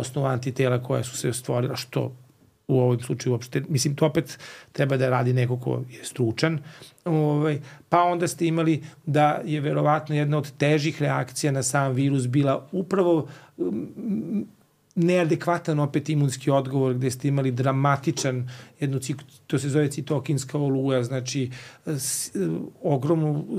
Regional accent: Serbia; Mi smo, znate, Srbi, sada ajde neću kažem Srbi, nego generalno ceo ovaj podneblje Balkana, onako smo slavni po tome da volimo da se samo lečimo.

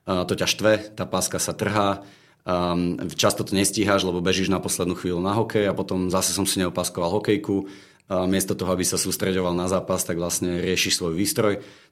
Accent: Bratislava, Bratislava Region, Slovakia; Som z Bratislavy.

